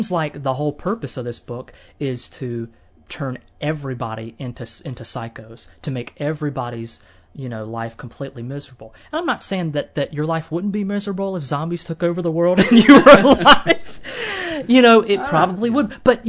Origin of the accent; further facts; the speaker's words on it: Wilson, North Carolina, United States; I think they still have one in my hometown of Wilson.